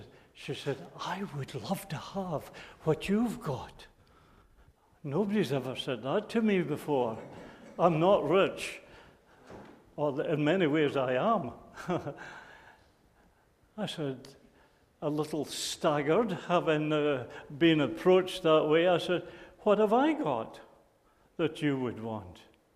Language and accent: English; Scotland, United Kingdom; well, you're from Norway, I'm from Scotland. There's only a wee drop of water between us.